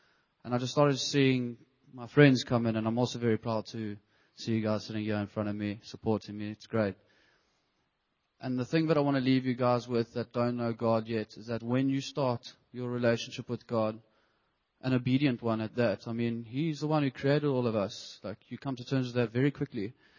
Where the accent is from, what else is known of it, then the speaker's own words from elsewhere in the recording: Durban, KwaZulu-Natal, South Africa; I'm from Durban, as you've all gathered.